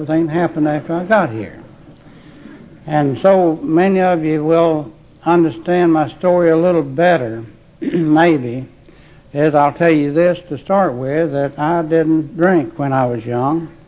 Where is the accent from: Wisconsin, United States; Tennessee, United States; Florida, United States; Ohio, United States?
Tennessee, United States; also born or lived in Murray County, Georgia; Now, we'd moved to Tennessee when I was about 6 or 8 years, something like that, but really I was born up here in north east Georgia in Murray County.